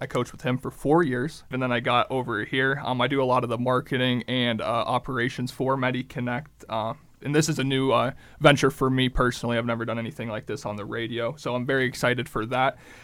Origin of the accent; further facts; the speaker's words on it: Pennsylvania, United States; I'm not from Pittsburgh. I actually grew up about 3 hours north in Warren County, Pennsylvania, just on the border of New York and PA.